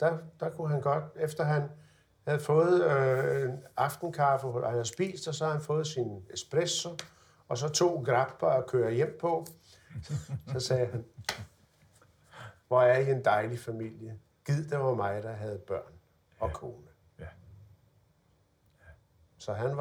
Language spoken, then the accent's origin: Danish; Italy; now in Denmark; Herre politiinspektør, vi er italienere, og vi forbliver italienere.